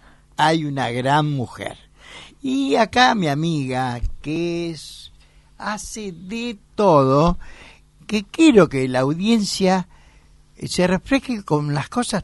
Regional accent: Buenos Aires, Argentina; yo soy uno de los tantos sobre preservar el casco histórico de la ciudad como buen porteño

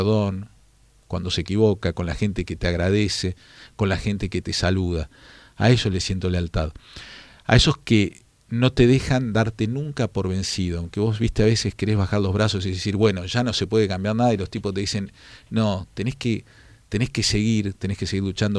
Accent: Argentina; ¿A qué somos leales los argentinos?

